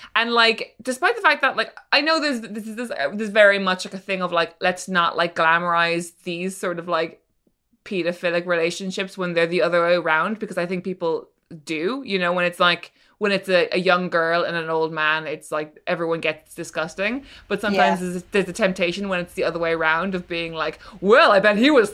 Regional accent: Norway; Yeah, exactly. I'm from Norway and this is normal.

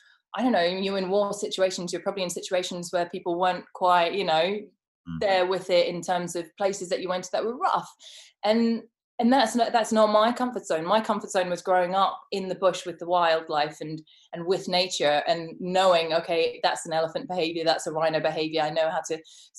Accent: Johannesburg, Gauteng, South Africa; because I grew up in Johannesburg, which is, as you probably know, a concrete city.

